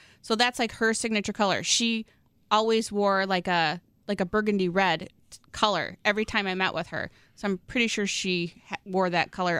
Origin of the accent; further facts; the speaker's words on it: Midwest, United States; Yeah, I'm such a Midwesterner.